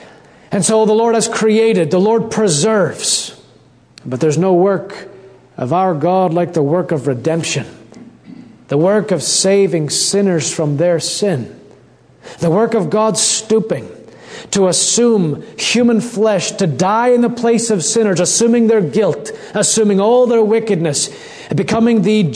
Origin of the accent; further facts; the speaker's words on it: Canada; now in United States; Now, as a Canadian living in America, back at the Winter Games, I watched on as you hosted the Winter Olympic Games